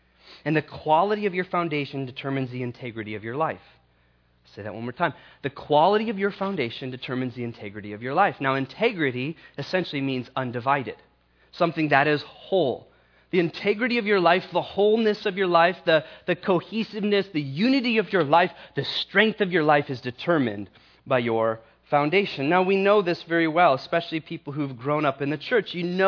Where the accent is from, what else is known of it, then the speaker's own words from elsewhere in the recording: Iowa, United States; I'm from the Midwest. I'm from Iowa. And we have tornadoes and natural disasters, and we have flooding.